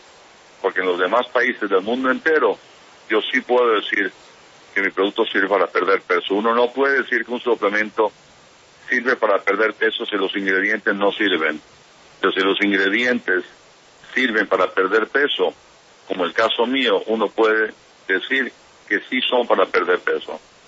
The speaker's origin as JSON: {"language": "Spanish", "country": "Colombia", "said": "no sé si usted sabe que soy colombiano"}